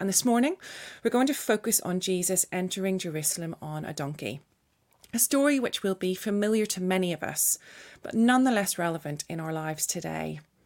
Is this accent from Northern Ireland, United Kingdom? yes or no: yes; Northern Ireland, United Kingdom; growing up in Northern Ireland, parades weren't always something that was wholly positive